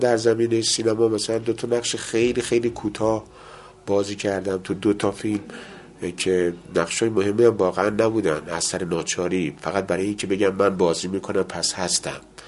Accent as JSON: {"language": "Persian", "country": "Iran", "said": "همه ما ایرانی هستیم."}